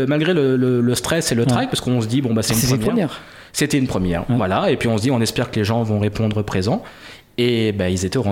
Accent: Nieul-sur-Mer, Nouvelle-Aquitaine, France; born there; j'ai été à Nieul-sur-Mer, ma ville natale presque

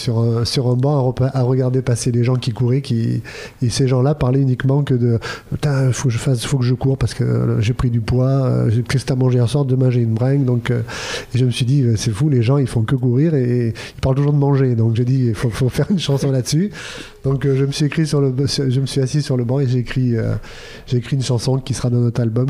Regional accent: Saint-Junien, Nouvelle-Aquitaine, France; Saint-Junien.

